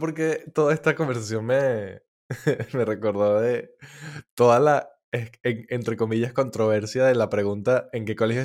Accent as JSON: {"language": "Spanish", "town": "Caracas", "region": "Capital District", "country": "Venezuela", "said": "yo soy caraqueño"}